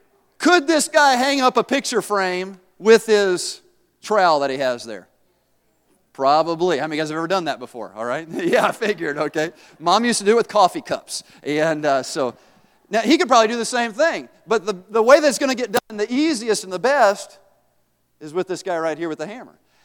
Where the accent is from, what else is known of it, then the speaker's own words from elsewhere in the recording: Tennessee, United States; Now, I'm from Tennessee, and we used that word a lot when I was down there, right?